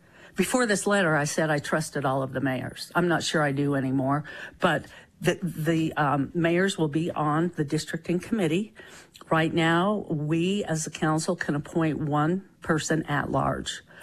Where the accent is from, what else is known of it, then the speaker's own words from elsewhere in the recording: Washington, United States; you know, I was born and raised in Eastern Summit County. I lived 28 years in Camas and most of my life in Colville area.